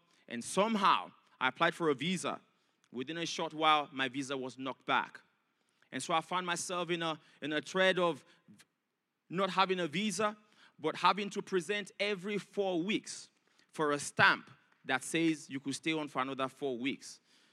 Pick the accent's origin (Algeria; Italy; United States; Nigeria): Nigeria; English is a second language; moved away as an adult; now in Australia; just to pick up a passport and say I'm a Nigerian, I want to come to Australia, it doesn't happen that way. So I had to go through some hurdles to be able to get here.